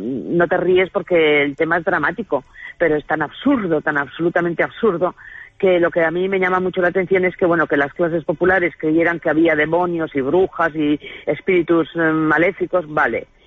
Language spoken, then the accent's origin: Spanish; Vitoria, Basque Country, Spain; yo soy de Vitoria, y en Vitoria, en mi casa entró la tele cuando tenía 15 años.